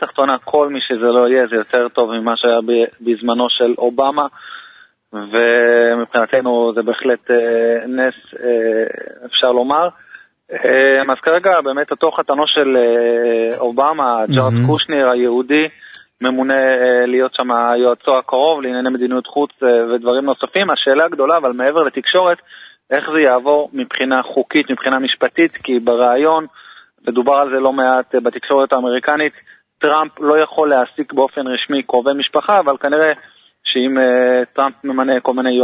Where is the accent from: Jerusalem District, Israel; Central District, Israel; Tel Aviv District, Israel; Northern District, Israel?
Central District, Israel; Lod; born there; אני נמצא כרגע בלוד, עיר הולדתי, מקום פסטורלי.